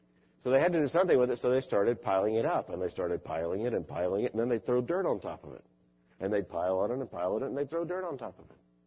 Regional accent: Hawaii, United States; As a matter of fact, growing up in Hawaii was not a very good introduction to the world

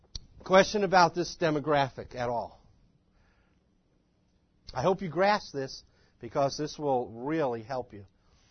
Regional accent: New York, United States; This is Long Island. I grew up on Long Island. It's 100 miles by 40 miles. It has at least 3 million people on that island right there. When I grew up, it was potato fields.

